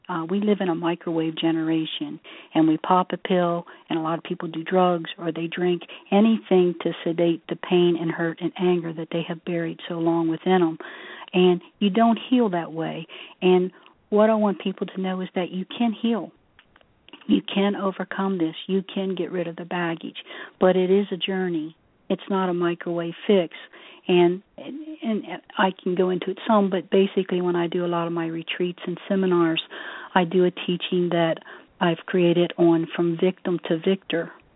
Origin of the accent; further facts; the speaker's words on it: West Virginia, United States; now in Pennsylvania, United States; And I was raised in the hills of West Virginia. And I love my home state. I've lived in Pennsylvania for the last 35 years, and I love Pennsylvania, too.